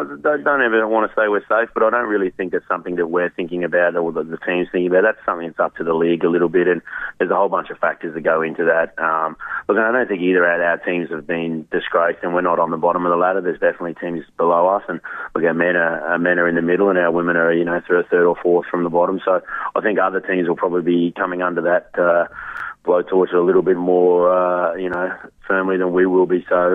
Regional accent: Brisbane, Queensland, Australia; I'm a Queenslander myself coming from Brisbane

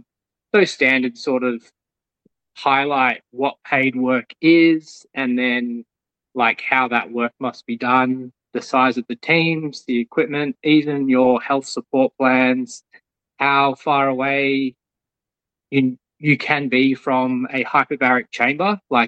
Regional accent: Perth, Western Australia, Australia; Well, I grew up in Perth. I spent some time in Queensland

